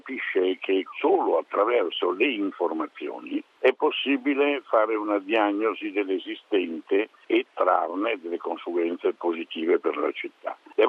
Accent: Venice, Veneto, Italy; Io ho un difetto, sono veneziano

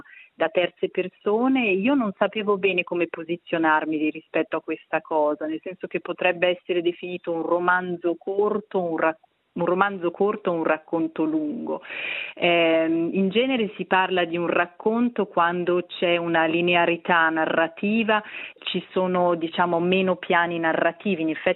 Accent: Brissago, Ticino, Switzerland; io sono cresciuta a Brissago, sul Lago Maggiore, quindi sulla sponda opposta rispetto al Gambarogno

